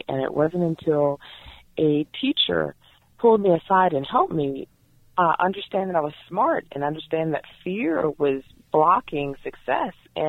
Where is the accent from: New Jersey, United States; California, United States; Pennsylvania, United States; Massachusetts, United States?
California, United States; Los Angeles; born there; I was born in Los Angeles here, and we had a single mother that raised four of us by herself